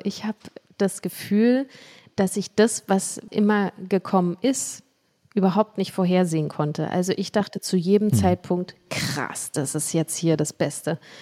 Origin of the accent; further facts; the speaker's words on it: Berlin, Germany; in meinem gewohnten Umfeld, in meiner Heimat, in Berlin und in Marzahn.